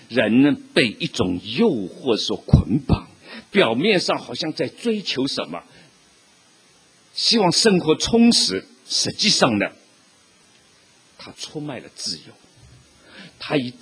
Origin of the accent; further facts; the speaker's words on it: China; 我们中国人对罪啊是很有学问的。